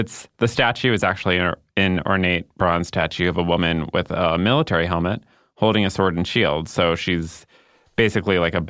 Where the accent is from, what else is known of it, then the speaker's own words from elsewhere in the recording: New Hampshire, United States; including my home state of New Hampshire.